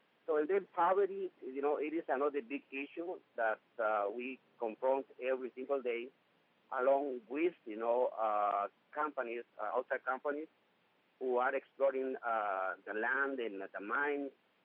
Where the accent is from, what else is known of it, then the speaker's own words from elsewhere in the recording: Guatemala; now in United States; I was raised and born in Guatemala, and I came to the United States around 20 years ago.